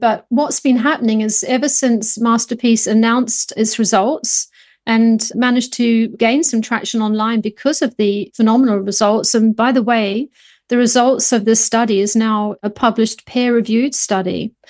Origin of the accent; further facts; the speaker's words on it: New Zealand; now in United Kingdom; I'm from New Zealand originally.